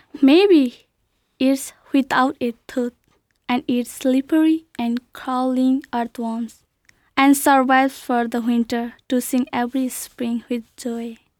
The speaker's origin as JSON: {"language": "English", "country": "Nepal", "said": "and I am from Nepal."}